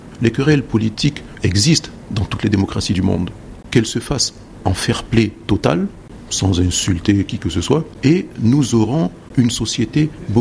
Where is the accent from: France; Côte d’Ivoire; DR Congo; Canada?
Côte d’Ivoire; Nous sommes tous des Ivoiriens. On se connaît tous.